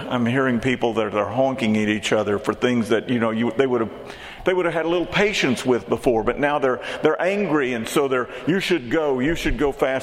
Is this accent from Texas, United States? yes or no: yes; Texas, United States; I grew up in Texas, where we had all kinds of music. We had country and Western.